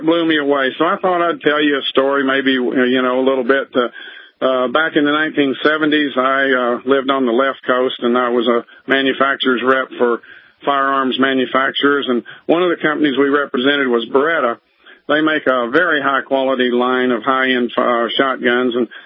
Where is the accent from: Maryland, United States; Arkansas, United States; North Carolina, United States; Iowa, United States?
Arkansas, United States; and I'm from Arkansas. I grew up there.